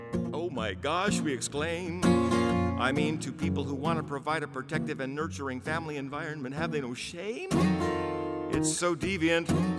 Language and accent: English; Marin County, California, United States; I come from Marin County, California, the bluest county in the bluest state of the union.